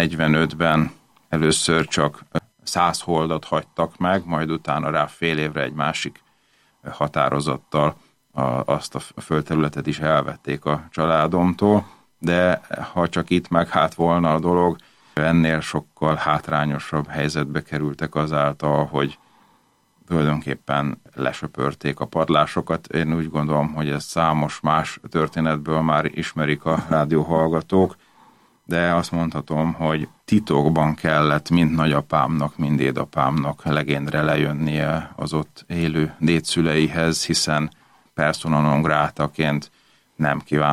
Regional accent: Budapest, Hungary; Ugyan Budapesten születtem és nőttem fel, hatott rám atyámnak a szülőfaluja iránti szeretete is.

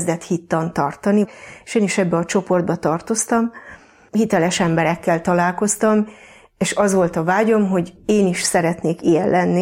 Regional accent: Hungary; A Mátra északi oldalán egy kis faluban nőttem föl, katolikus családból jövök. Szüleim hívő emberek voltak.

